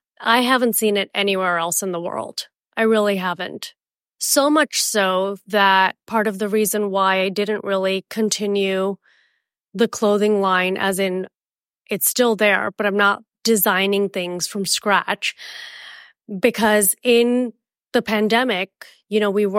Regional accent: India; And I have worked with my own country, India.

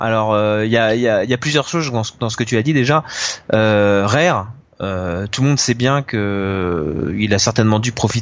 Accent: France; c'était quelque chose qu'on regardait presque avec un peu de fierté aussi parce qu'on est français.

